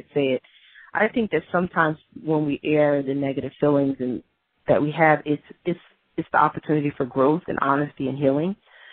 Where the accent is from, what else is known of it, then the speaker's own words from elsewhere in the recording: United States; growing up in America in public school, I was always the only Muslim